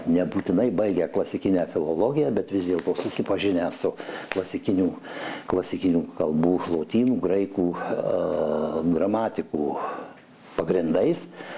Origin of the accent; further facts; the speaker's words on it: Suvalkija, Lithuania; Šiandien aš pats suvalkietis